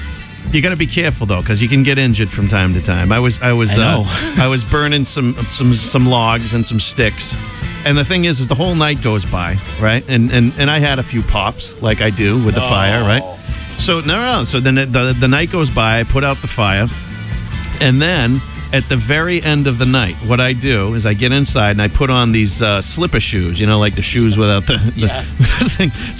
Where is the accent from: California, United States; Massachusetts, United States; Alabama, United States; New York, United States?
Massachusetts, United States; Tewksbury; I was from Tewksbury. I went to high school in Tewksbury.